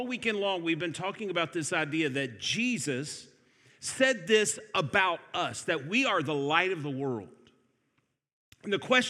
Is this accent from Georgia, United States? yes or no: yes; Atlanta, Georgia, United States; For those of you that don't know, I'm from Atlanta, Georgia, and we have this new thing called Waymo where I live.